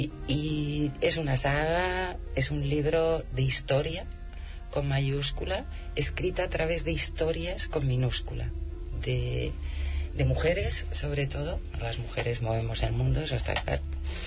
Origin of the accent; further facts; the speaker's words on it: Spain; yo lo puedo certificar porque yo soy española.